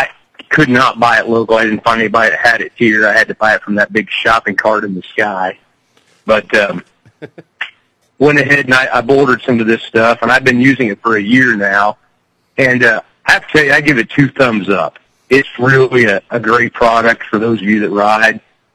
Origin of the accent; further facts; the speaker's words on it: Wichita, Kansas, United States; I am from Wichita, Kansas.